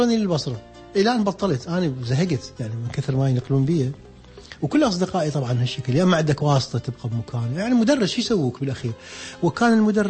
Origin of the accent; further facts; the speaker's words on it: Iraq; احنا كنا نسويها يعني احنا مواطنين عراقيين وهذا الشيء عراقي